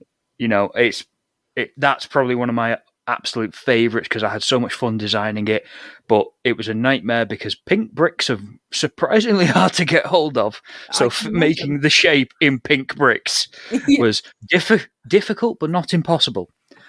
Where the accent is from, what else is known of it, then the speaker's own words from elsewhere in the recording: North West England, United Kingdom; born there; now in Liverpool, United Kingdom; I was born in Lancashire, but I moved to Liverpool when I was a police officer.